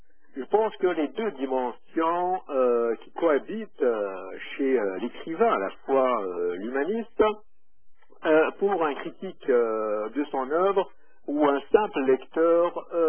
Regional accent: Kabylie, Algeria; also born or lived in France; now in Canada; je vis au Canada depuis quelques années, donc j'ai vécu en France, en Afrique du Nord, en Algérie, où je suis né, en Kabylie plus exactement

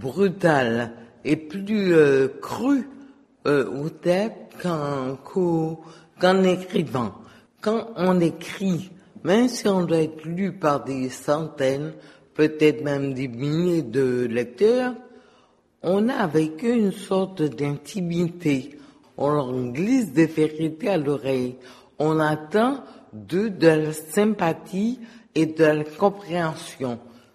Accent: Guadeloupe; now in New York, United States; je vis à New York, je ne parle jamais créole et pourtant, je me considère profondément à 100% guadeloupéenne.

